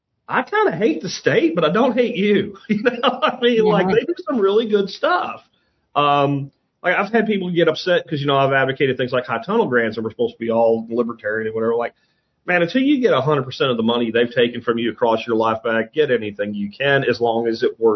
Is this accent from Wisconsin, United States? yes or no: no; Pennsylvania, United States; because I grew up in Schuylkill County.